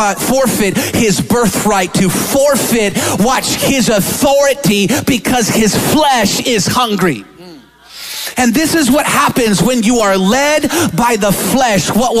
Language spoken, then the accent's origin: English; Seattle, Washington, United States; I'm from Seattle. That was a Seattle CHOP.